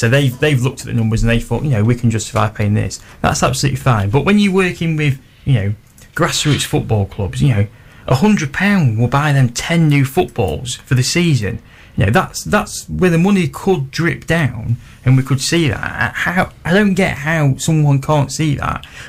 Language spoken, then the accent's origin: English; Gainsborough, East Midlands, United Kingdom; Yeah, so I'm actually from Gainsborough myself